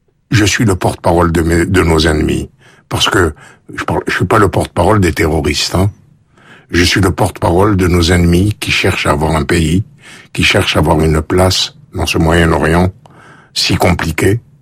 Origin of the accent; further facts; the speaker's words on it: Algeria; Moi, je suis d'Algérie, mais colonisé. Enfin, mes ancêtres colonisés par l'Empire ottoman.